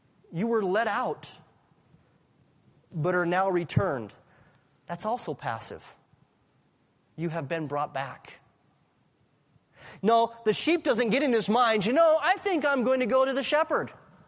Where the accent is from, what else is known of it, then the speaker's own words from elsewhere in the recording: Wyoming, United States; I'm from Wyoming, and I was never a shepherd, but there's a lot of shepherds in Wyoming.